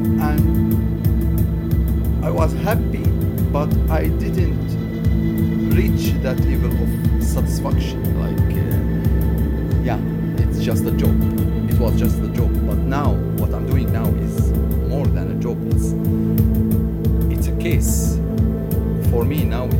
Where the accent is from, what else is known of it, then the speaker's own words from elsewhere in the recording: Syria; moved away as an adult; also born or lived in Alexandria, Egypt; now in Norway; I'm from Syria. I live in Norway like 7 years ago, and I have graduated from Alexandria, Egypt as a maritime engineer.